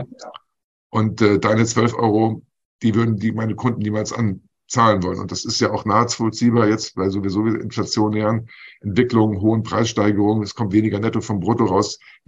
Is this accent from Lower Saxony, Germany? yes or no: yes; Lower Saxony, Germany; aus meinem Heimatdorf in Niedersachsen, in dem ich ansässig bin.